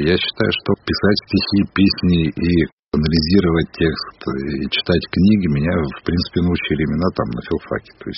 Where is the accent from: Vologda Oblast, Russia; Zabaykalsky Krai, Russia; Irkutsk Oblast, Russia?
Irkutsk Oblast, Russia; Angarsk; Ну да, я причем такой сибиряк-то с корнями очень давними-дальними.